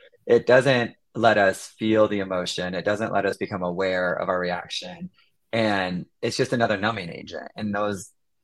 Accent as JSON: {"language": "English", "region": "Michigan", "country": "United States", "tie": "born or raised there", "said": "I grew up in Michigan, very, nice Midwesterner, and you just don't express emotions in that way."}